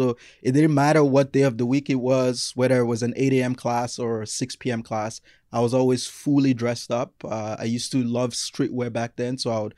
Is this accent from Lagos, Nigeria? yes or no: yes; Lagos, Nigeria; also born or lived in Port Harcourt; So I'm from Nigeria. I was born and bred in Nigeria. Started off in a smaller city called Port Harcourt and then lived out most of my teenage years in Lagos.